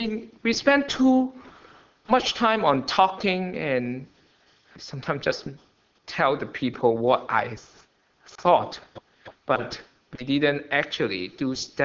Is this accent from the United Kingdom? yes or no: no; Hong Kong; English is a second language; I have so many learning on globalization before I went to high school because I'm from Hong Kong.